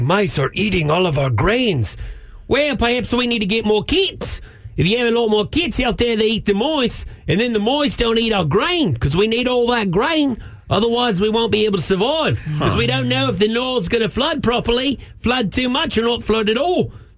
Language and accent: English; New Zealand; accent: New Zealand; You know what? I've been trying to get back to my New Zealand accent.